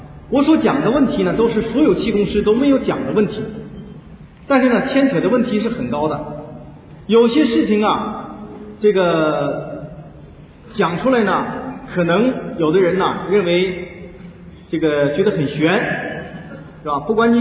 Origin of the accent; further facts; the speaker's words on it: Changchun, Jilin, China; 也是咱们东北人，家在长春市，今年43周岁啊，虚岁44岁了。